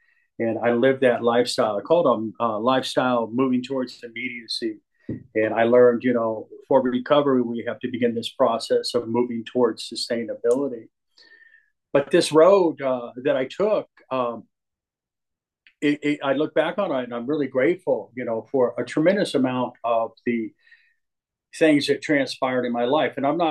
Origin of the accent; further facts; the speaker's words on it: Oakland, California, United States; I grew up on welfare in Oakland, California, and with a single mother. My parents had divorced, and we got in her little Volkswagen and cruised across the country to Oakland and San Francisco.